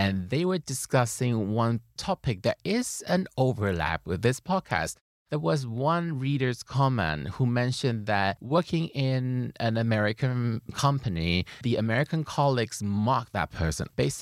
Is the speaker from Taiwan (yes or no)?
yes; Taiwan; English is a second language; when I grew up in Taiwan